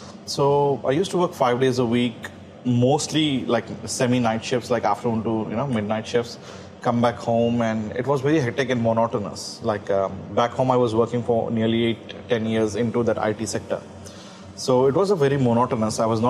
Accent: Hyderabad, Telangana, India; I come from Hyderabad, city of Nizams and biryani.

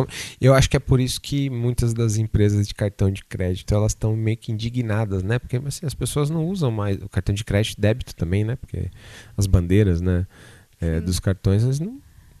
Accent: Guarulhos, São Paulo, Brazil; A gente é de Guarulhos, que não é uma cidade grande

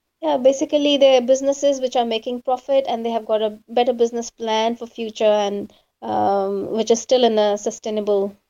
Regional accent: Delhi, India; moved away as an adult; now in Auckland, New Zealand; I grew up in Delhi in India, born and brought up there, married there, had my first child there. And when my first child was born, my husband decided to move to a safer place bringing up my daughter. So we moved to New Zealand.

